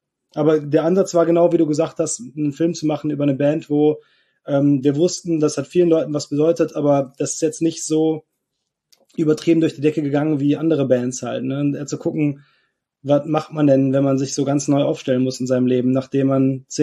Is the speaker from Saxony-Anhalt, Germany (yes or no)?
no; North Rhine-Westphalia, Germany; Ich komme nicht aus dem Ruhrpott, aber Niederrhein, das ist so eine halbe Stunde vor Duisburg ungefähr, also schon nah am Pott.